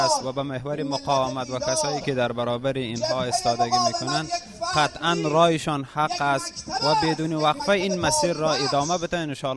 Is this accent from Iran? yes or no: no; Afghanistan; من از افغانستان هستم